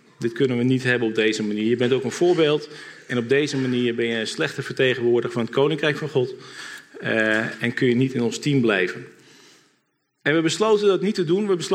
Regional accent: Netherlands; Ik denk dat het ook een beetje in onze aard zit als Nederlanders. Ik denk dat we een volk zijn met veel meningen.

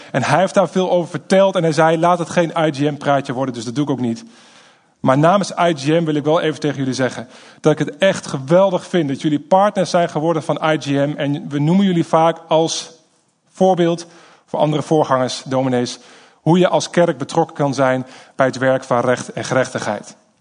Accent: The Hague, South Holland, Netherlands; Ik kom dus uit Den Haag. Ik woon daar met mijn vrouw en 4 kids. En in 2007 ben ik met mijn vrouw naar Den Haag gegaan

